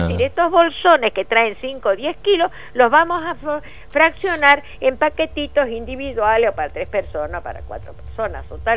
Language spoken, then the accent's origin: Spanish; Añatuya, Santiago del Estero, Argentina; Uno de esos centros está en mi pueblo, en Añatuya.